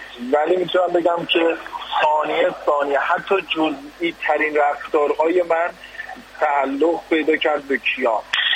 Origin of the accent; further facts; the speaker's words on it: Tehran Province, Iran; من خودم تو اکباتان نوجوانی بزرگ شدم